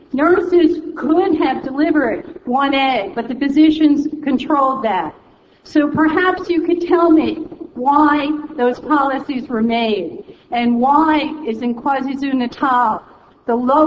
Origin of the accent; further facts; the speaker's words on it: New York City, New York, United States; I'm a nurse. I'm from New York City, which is the epicenter of the epidemic in the quote-unquote developed world.